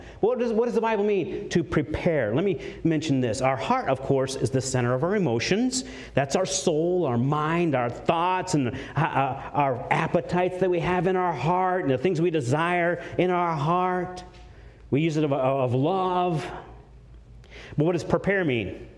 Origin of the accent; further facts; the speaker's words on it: Maine, United States; When I moved south from Maine, for those of you that don't know, I'm fourth generation lumberjack, worked up there logging and been in the backwoods, and I didn't know what civilized life was till I came south.